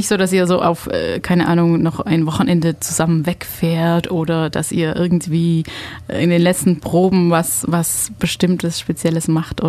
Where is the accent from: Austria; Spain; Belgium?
Belgium; now in Germany; ich komme aus Belgien